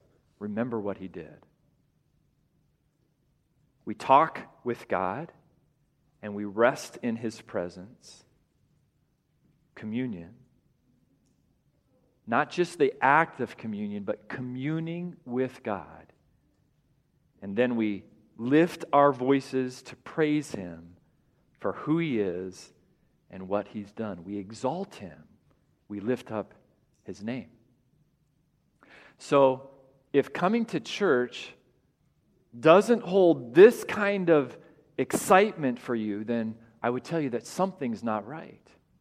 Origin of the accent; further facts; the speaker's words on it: Colorado, United States; born there; I was born in Colorado. A few years before I was born, my dad had taken a church in Longmont, Colorado.